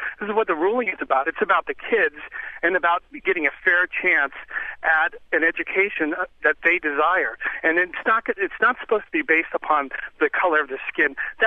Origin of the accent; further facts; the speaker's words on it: Seattle, Washington, United States; I grew up in Seattle in the 70s, and I went to a very diverse middle school